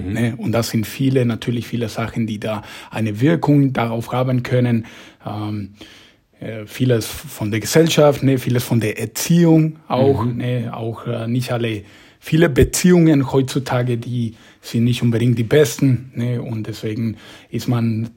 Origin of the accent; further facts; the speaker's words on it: Mexico; German is a second language; now in Germany; Also ich bin in Mexiko aufgewachsen und da gibt es Katholizismus.